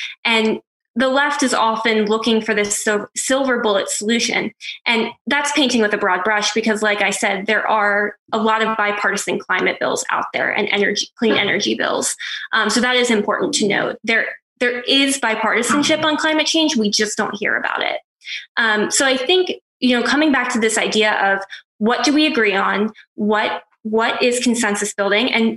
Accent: Pennsylvania, United States; in my home state of Pennsylvania, Three Mile Island

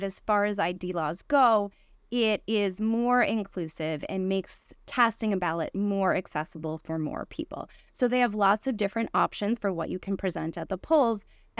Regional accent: Ohio, United States; born there; I was born in Ohio, but I go to college in Wisconsin.

